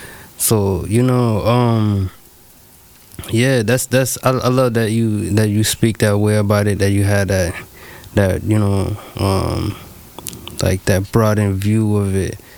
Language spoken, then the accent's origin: English; Jos, Plateau, Nigeria; So I grew up partly in Nigeria, in northern Nigeria, in J-Town. You know, shout out J-Town, Josh Boy.